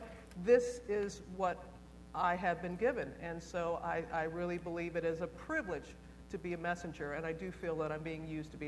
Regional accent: Mississippi, United States; Tennis was my love growing up in Mississippi.

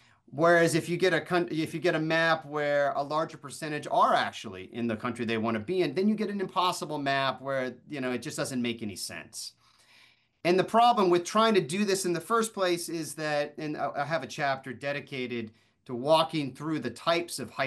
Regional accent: Florida, United States; One of them was from my home state of Florida.

